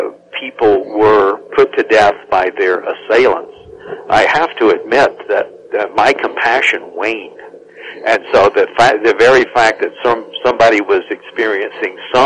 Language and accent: English; California, United States; Now, in my home state of California, there are all types of objections